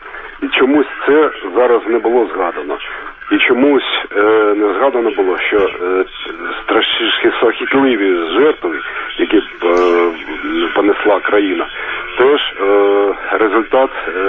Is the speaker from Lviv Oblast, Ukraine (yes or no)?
no; Kharkiv, Kharkiv Oblast, Ukraine; я з Харкова